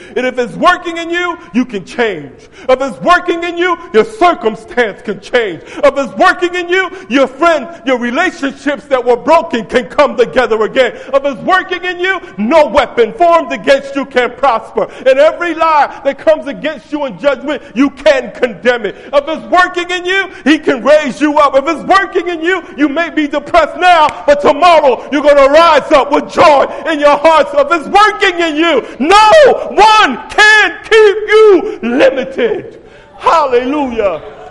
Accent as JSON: {"language": "English", "town": "New York City", "region": "New York", "country": "United States", "tie": "born or raised there", "said": "I grew up in New York City. I grew up with a mindset, and this is how God works."}